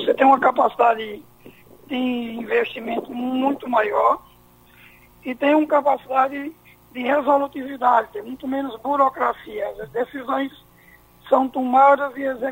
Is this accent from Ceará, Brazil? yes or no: yes; Ceará, Brazil; Eu sou do interior do Ceará.